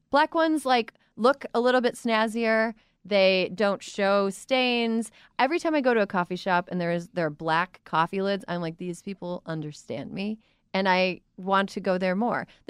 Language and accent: English; Midwest, United States; I'm from the Midwest, and I'm missing some pieces in my brain.